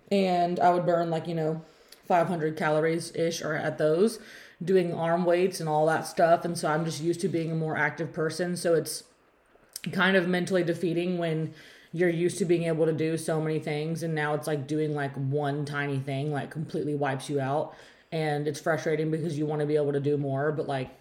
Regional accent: Memphis, Tennessee, United States; But we're also from Memphis, where like anytime you go into a hospital, there's like 8 different parking lots and parking garages and breezeways to walk through and entrances and all that stuff.

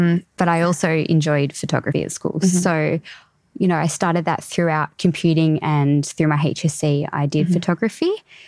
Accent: Avoca, New South Wales, Australia; So I grew up in Avoca.

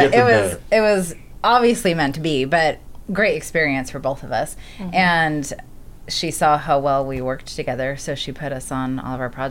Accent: California, United States; now in Austin, United States; So I grew up in California. Okay. And I went to design school in California.

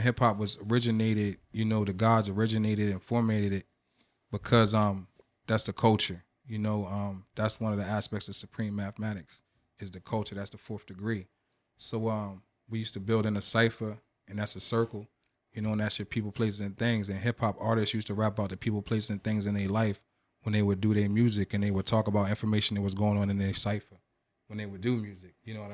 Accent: Washington, District of Columbia, United States; born there; my people are from the DMV. I was born in Washington, D.C., but my mom was in the military, so I traveled around.

